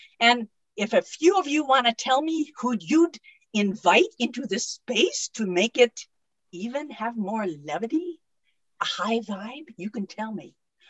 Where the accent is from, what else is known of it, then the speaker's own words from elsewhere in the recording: Maryland, United States; Hello, everyone. … from Maryland, USA, but I spell that MERRYLAND.